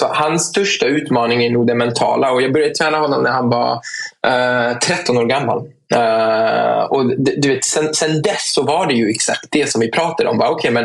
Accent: France; Jag är fransman, så det är okej att flexa som fransman.

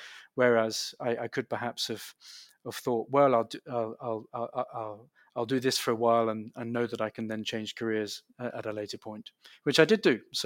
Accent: Canterbury, South East England, United Kingdom; also born or lived in London; I was born in London. And lived there till I was six, and then we moved to the beautiful city of Canterbury in the southeast of England, where I went to school until the age of 18.

